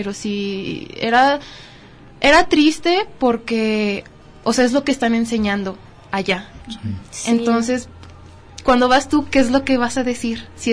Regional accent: Mexico; éramos 3 mexicanas en esa clase

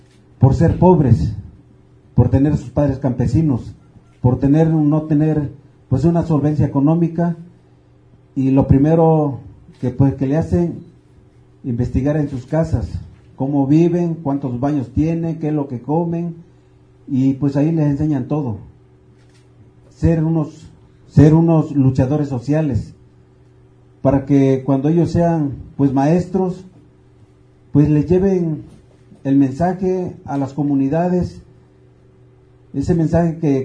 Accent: Mexico; porque somos mexicanos.

